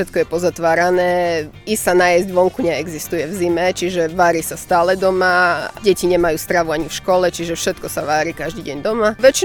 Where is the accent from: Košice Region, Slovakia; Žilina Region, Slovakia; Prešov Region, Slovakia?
Prešov Region, Slovakia; Prešov; som prišla z Prešova z veľkého mesta do malej dediny.